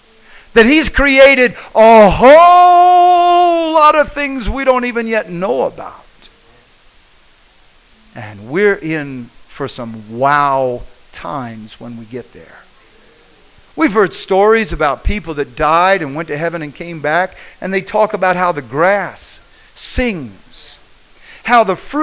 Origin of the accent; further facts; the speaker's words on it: United States; I love America. I thank God I'm an American. I wouldn't want to be born or live anyplace else.